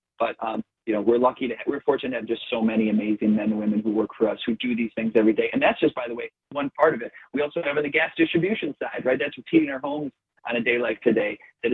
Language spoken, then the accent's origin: English; Midwest, United States; born or raised there